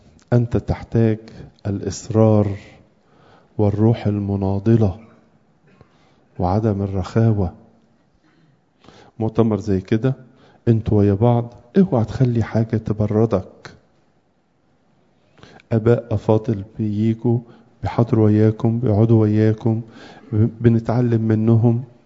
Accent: Egypt; من الحاجات المهمة أبهات في سلوكياتنا كمصريين إن عملية التشجيع دي مش واخدة حقها

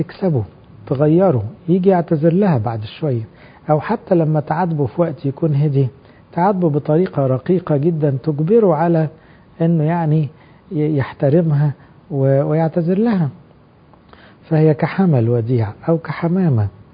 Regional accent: Egypt; لأنه إحنا كمصريين عموما صوتنا عالي شوي

